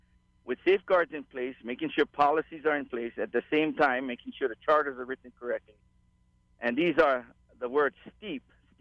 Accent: Hawaii, United States; I mean, you know, I'm from the Aloha State. I know how to work together. We struggled in Hawaii. We came through.

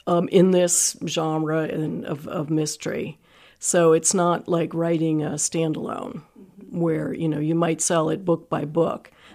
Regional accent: New Jersey, United States; moved away as an adult; now in Michigan, United States; No, actually, I'm from New Jersey, but we've been here in Michigan for 16 years now.

